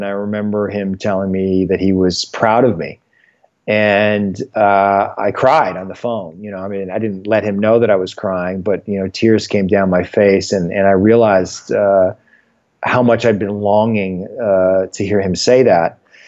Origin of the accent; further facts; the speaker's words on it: Canada; now in Los Angeles, United States; I grew up in Canada, so I was a hockey player and, you know, pretty competitive.